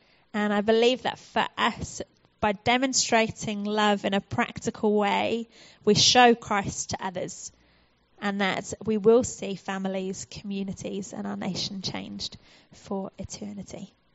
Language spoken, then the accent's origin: English; United Kingdom; moved away as an adult; now in New Zealand; you might notice from my accent that I am, in fact, from the UK. My father, however, was born in Christchurch, so I have some Kiwi blood in me, deep down somewhere.